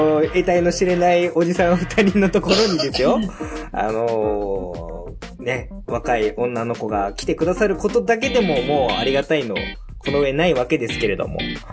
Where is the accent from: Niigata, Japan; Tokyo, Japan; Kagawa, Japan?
Kagawa, Japan; まあ僕もね、もともと出身は香川なんで、